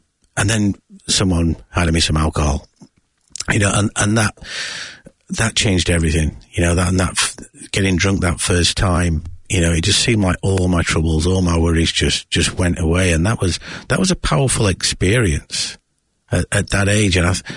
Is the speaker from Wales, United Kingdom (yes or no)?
no; Yorkshire and the Humber, United Kingdom; born or raised there